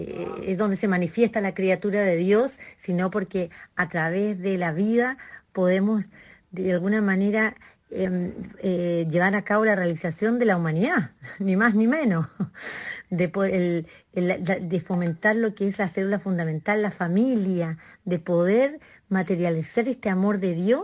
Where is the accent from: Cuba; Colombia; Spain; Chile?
Chile; now in Argentina; chilena argentinizadísima, que llevo la parte de comunicaciones